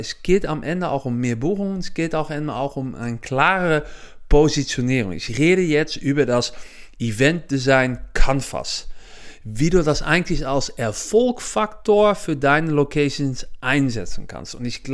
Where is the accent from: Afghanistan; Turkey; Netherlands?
Netherlands; German is a second language; Ja, man hört es auch, ich komme aus Holland, aber ich bin seit Jahren unterwegs auch in Deutschland